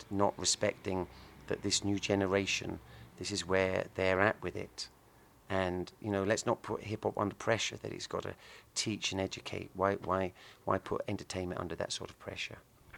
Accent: Norwich, East of England, United Kingdom; also born or lived in Lowestoft; I was born in Lowestoft, went to school in Norwich.

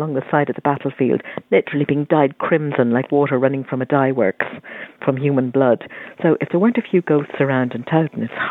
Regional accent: Ireland; Your history, actually. I'm Irish, but we're very interested in this particular one from the sidelines.

